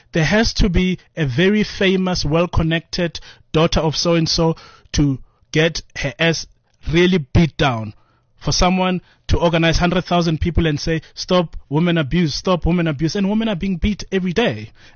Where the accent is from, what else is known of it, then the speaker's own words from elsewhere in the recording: Atteridgeville, Gauteng, South Africa; Atridgeville.